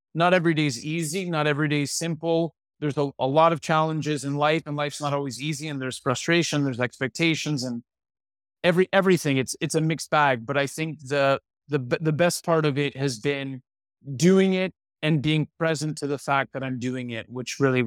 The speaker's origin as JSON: {"language": "English", "town": "Toronto", "region": "Ontario", "country": "Canada", "tie": "born or raised there", "said": "Like it could be in my hometown of Toronto, Ontario"}